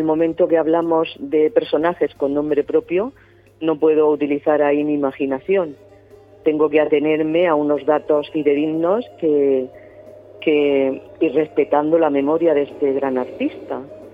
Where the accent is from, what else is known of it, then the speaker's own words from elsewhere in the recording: Alcantarilla, Region of Murcia, Spain; el germen mío ha salido de ahí, de Alcantarilla, de mi pueblo, de mi cuna